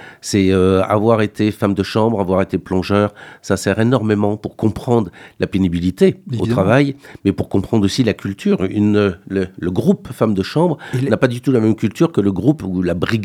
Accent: Grand Est, France; born there; En fait, je suis né dans le Lorraine

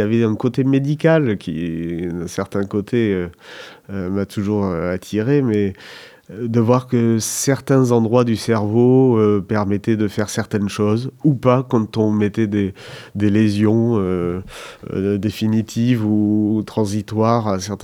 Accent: Bordeaux, Nouvelle-Aquitaine, France; born there; je suis né à Bordeaux et puis j'ai épousé le Périgord il y a 15 ans, en même temps que j'ai épousé ma femme d'ailleurs à Bergerac, par la volonté de vivre à la campagne.

